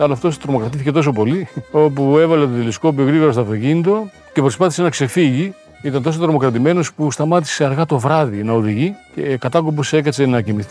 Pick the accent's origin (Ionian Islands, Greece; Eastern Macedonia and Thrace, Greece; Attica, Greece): Eastern Macedonia and Thrace, Greece; Dadia; Εγώ γεννήθηκα εδώ στη Δαδιά το 1960. Είμαι μέλος μιας σαρακατσάνικης οικογένειας. Οι σαρακατσανέοι εδώ στη Δαδιά είμαστε ένα μικρό ποσοστό, περίπου 10%.